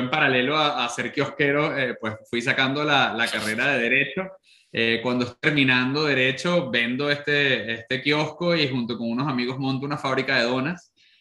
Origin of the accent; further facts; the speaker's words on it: Caracas, Capital District, Venezuela; nosotros como caraqueños perdíamos alrededor de 16 días al año de nuestras vidas en tráfico